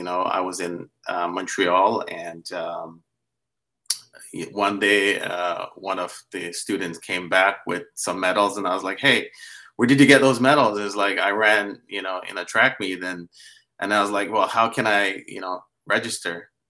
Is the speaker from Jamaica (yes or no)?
yes; Jamaica; born there; I was born in Jamaica.